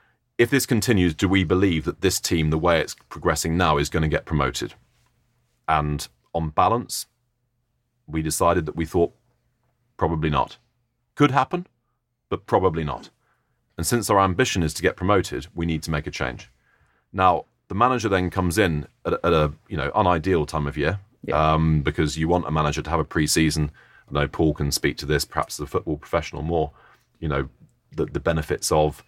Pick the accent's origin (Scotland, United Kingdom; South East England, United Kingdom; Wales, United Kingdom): South East England, United Kingdom; Oxford; You know, my hometown team, Oxford, has been the form team in the division for the last month, 2 months.